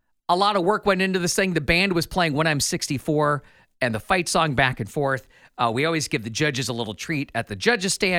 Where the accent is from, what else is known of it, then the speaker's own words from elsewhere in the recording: Iowa, United States; Again, going back to my hometown, right? That local ice cream place could be on your list too.